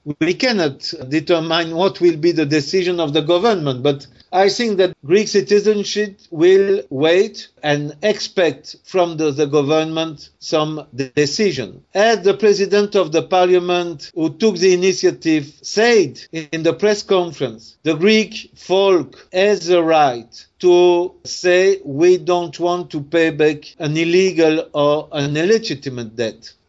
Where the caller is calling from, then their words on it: Tunisia; here in Tunisia, because I am speaking from Tunisia now.